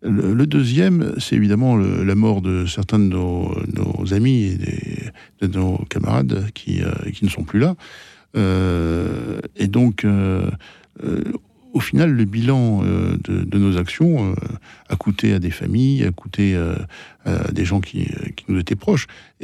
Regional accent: France; en tant que Français, on n'a pas notre position, nous, dans des conflits ethniques.

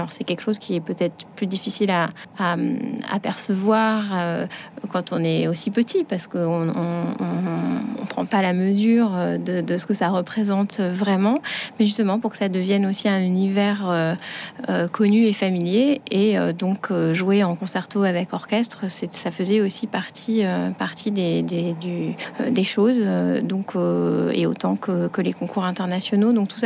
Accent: France; je suis française, mais issue quand même de l'école russe du violon

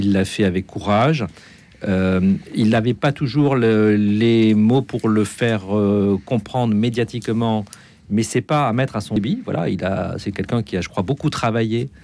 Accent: France; moi je suis un homme, je suis catholique, je suis français, ma mère est juive.

